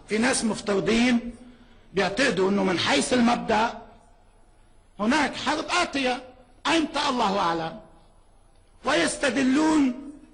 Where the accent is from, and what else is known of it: Lebanon